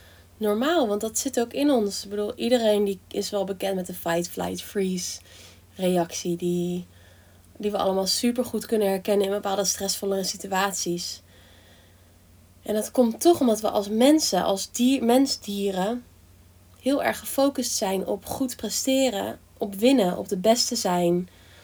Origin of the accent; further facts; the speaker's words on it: Netherlands; Wij in ieder geval als Nederlanders van de midden- en hoogmiddenklasse.